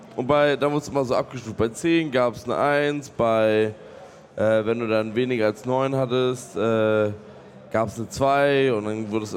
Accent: Lübeck, Schleswig-Holstein, Germany; das ist so ein großes Ding bei uns in Lübeck

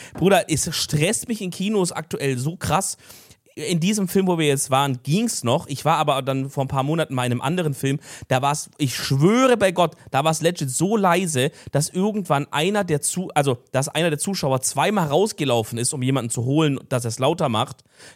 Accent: Stuttgart, Baden-Württemberg, Germany; Da war ich in meiner Jugend jedes Wochenende im Kino. Das war das krasse Kino in Stuttgart.

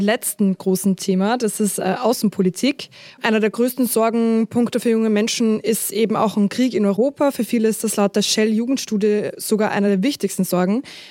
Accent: Austria; aber ich bin ja Österreicherin.

